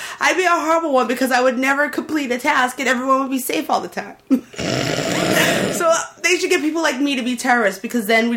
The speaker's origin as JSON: {"language": "English", "town": "Boston", "region": "Massachusetts", "country": "United States", "accent": "Boston", "said": "I'm glad to be a Bostonian. And I'm going to rock my accent today"}